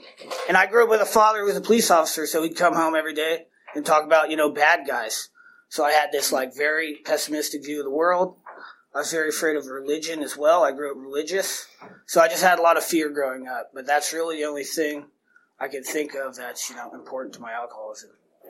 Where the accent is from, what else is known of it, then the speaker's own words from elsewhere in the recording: Riverside, California, United States; I was born in Riverside. My father was a police officer. My mother has a master's in child development. And so I grew up in a very loving, amazing home.